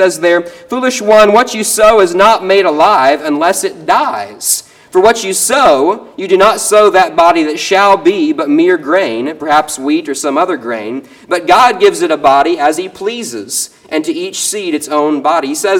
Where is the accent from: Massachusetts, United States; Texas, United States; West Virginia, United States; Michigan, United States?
West Virginia, United States; Now, back where I grew up in West Virginia, I get to see this kind of thing happen a lot.